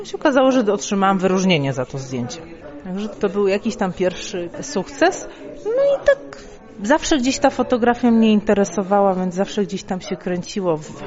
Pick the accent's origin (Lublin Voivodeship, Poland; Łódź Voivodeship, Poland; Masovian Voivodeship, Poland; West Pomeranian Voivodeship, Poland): West Pomeranian Voivodeship, Poland; Szczecin; jestem ze Szczecina.